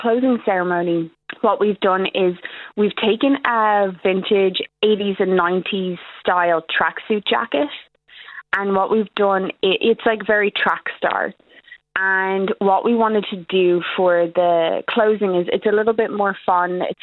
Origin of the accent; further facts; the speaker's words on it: Ireland; moved away; the pure joy and pride you have to be Irish is just unmatched. I mean, if anybody gets a hint of my accent and wants to talk to me about Ireland, like, I am like bursting about it.